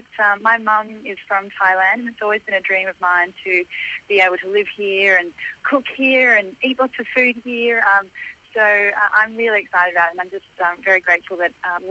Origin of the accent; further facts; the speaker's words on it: Papua New Guinea; growing up in Papua New Guinea